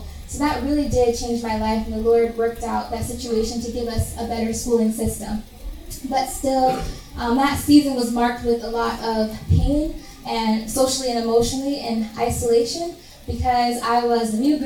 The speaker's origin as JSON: {"language": "English", "town": "Cleveland", "region": "Ohio", "country": "United States", "tie": "born there", "said": "I was born in Cleveland, Ohio. I think it's a wonderful city. And I was born in a family of three siblings, two sisters and one brother."}